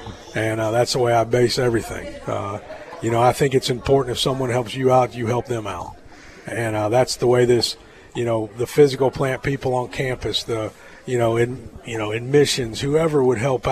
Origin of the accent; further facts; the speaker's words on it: Ohio, United States; I'm originally from Ohio. I went to the University of Cincinnati